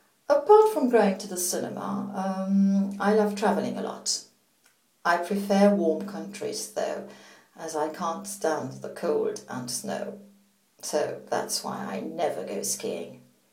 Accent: Malta; moved away as an adult; now in Paris, France; I'm Maltese. I was born and raised in Malta, but I've been living in France for quite some time now

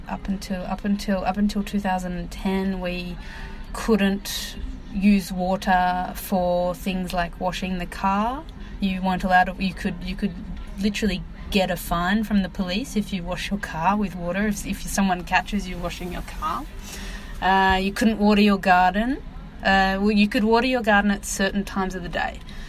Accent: Melbourne, Victoria, Australia; I grew up in Melbourne, Australia.

